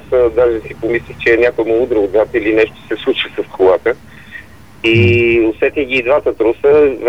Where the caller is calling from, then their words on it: Sofia, Sofia City, Bulgaria; таксиметър 68 от София.